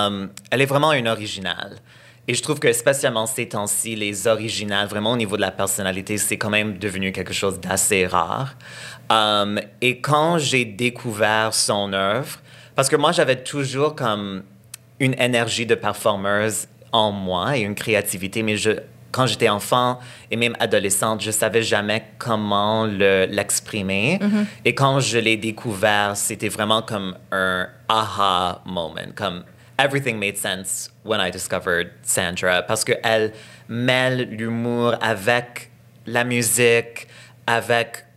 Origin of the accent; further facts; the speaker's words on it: Quebec, Canada; même si j'ai grandi au Québec, j'ai grandi vraiment à l'ouest de l'île qui était super anglophone.